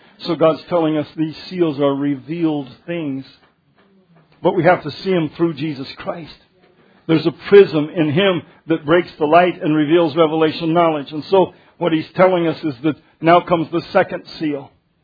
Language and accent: English; Denver, Colorado, United States; born there; I was born in Denver.